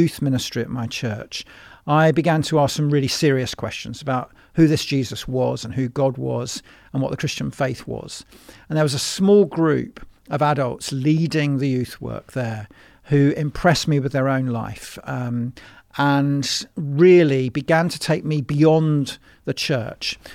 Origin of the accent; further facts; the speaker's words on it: Forest Hill, London, United Kingdom; accent: South London; we had a big extended family in South London. I was brought up in Forest Hill, SE23. Ah. So I'm a South London boy and I can still turn on the accent